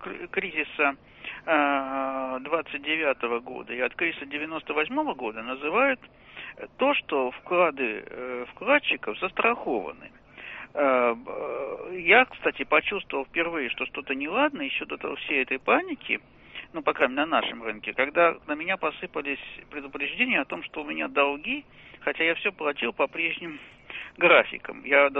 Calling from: Irkutsk, Irkutsk Oblast, Russia; Обычно я из Иркутска за 36 часов получаю деньги.

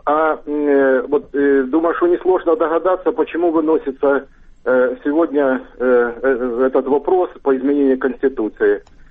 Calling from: Dnipropetrovsk, Dnipropetrovsk Oblast, Ukraine; Дніпропетровськ.

